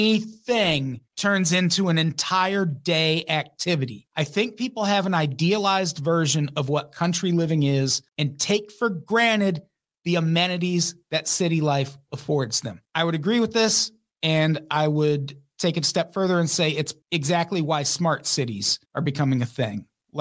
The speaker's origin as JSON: {"language": "English", "town": "Peoria", "region": "Illinois", "country": "United States", "tie": "born or raised there", "said": "I grew up in Peoria, Illinois. And at the time, the Peoria Chiefs were the Cubs single-A affiliate."}